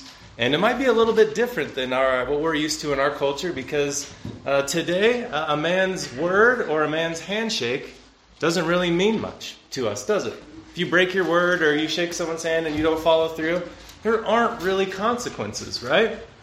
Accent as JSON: {"language": "English", "region": "Wyoming", "country": "United States", "lives_now": "Fort Collins, United States", "said": "I'm from Wyoming, but now live in Fort Collins."}